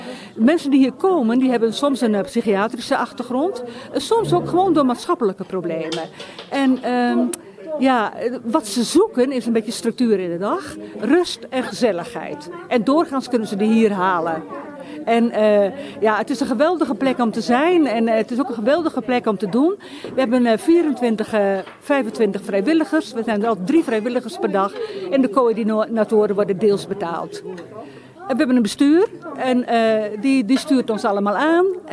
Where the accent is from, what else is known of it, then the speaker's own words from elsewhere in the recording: Urk, Flevoland, Netherlands; Nou, ik kom uit Urk en ik was op visite in Urk.